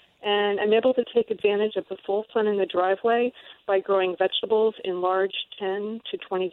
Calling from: Morristown, United States; I'm from Morristown. I'm calling today because my yard is mostly shade.

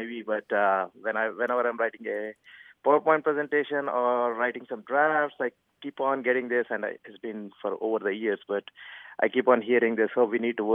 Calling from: Frisco, Texas, United States; I'm calling from Frisco, Texas.

